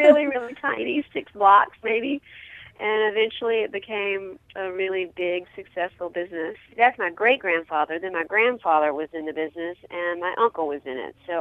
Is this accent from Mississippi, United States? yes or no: yes; Mississippi, United States; also born or lived in New Orleans; I was looking for a warehouse to live in Mississippi when I moved back there from New Orleans and couldn't find one. We had the old ice plant, and my uncle had it as an office